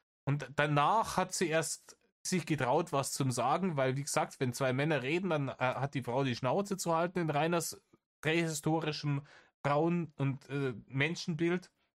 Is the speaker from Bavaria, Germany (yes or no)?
yes; Bavaria, Germany; Ich weiß nicht, bei uns in Bayern sagt man, red nicht so blöd daher.